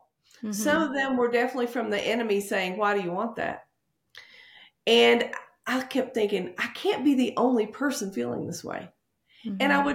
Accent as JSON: {"language": "English", "region": "the South", "country": "United States", "tie": "born or raised there", "said": "I grew up in the South, and sometimes I don't know if it's just where I was born, but I lived in fear of God more than I did understanding what grace and love was."}